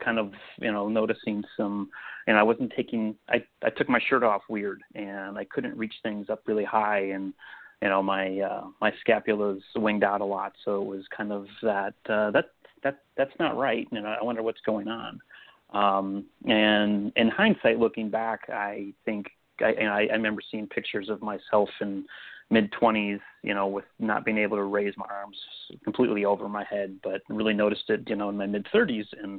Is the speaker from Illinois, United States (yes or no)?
yes; Crystal Lake, Illinois, United States